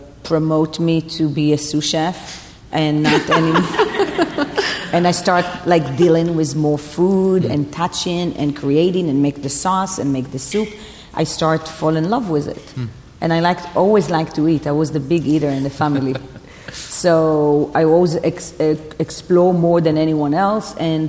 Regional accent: Israel; My I grew up in actually in Nebrak, very close to Tel Aviv

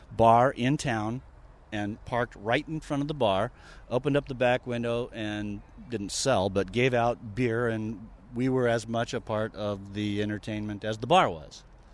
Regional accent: Jacksonville, Illinois, United States; I'm from Jacksonville, Illinois

